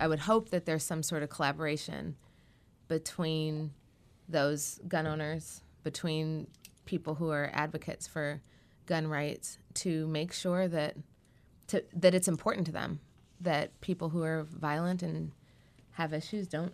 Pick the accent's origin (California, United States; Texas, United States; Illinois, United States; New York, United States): Illinois, United States; Chicago; Well, Chicago's a funny example. I'm actually from Chicago.